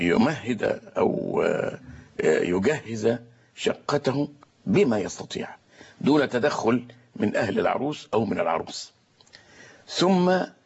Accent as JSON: {"language": "Arabic", "country": "Egypt"}